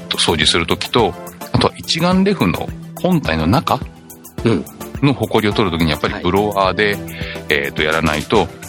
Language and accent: Japanese; Gunma, Japan; now in Kanagawa, Japan; 私は群馬出身なんですけど、